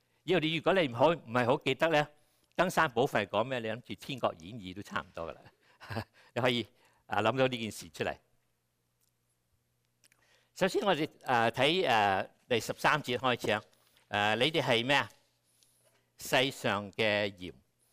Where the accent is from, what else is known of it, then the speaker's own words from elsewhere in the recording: Kaiping, Guangdong, China; accent: Siyi; 咁咧我太太台山人，我开平，所以我哋都系四邑人。我外父成日叫我落盐啦，佢话落粒成尾啊。我啲音幾正嘅，我啲鄉下音非常正。